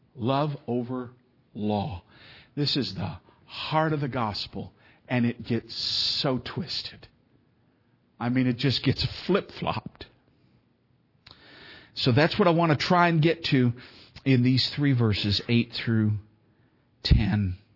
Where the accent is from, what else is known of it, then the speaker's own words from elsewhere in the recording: Scotland, United Kingdom; Jealousy, fits of anger? I always just blame that on my being Scottish.